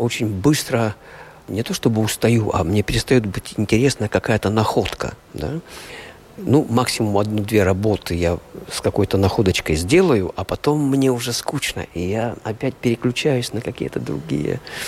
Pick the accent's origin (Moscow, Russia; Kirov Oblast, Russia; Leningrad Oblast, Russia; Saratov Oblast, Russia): Kirov Oblast, Russia; Я родом из Кировской области, Вятка.